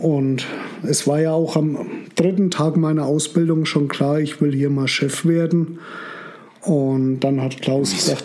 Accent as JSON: {"language": "German", "region": "Bavaria", "country": "Germany", "said": "Bei uns würde man das Wind nennen, bei uns in Franken."}